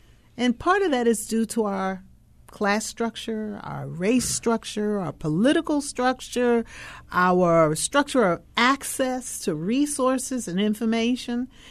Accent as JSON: {"language": "English", "region": "New York", "country": "United States", "tie": "born or raised there", "lives_now": "Baltimore, United States", "said": "I'm a transplant. So I came from New York, and I grew up in a city where, you know, it was supposed to be the melting pot."}